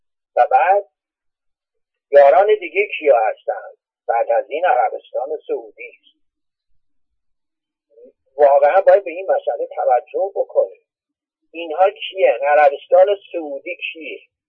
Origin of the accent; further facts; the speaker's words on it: Iran; من شدیداً معترض این رفتار هستم به عنوان یک ایرانی.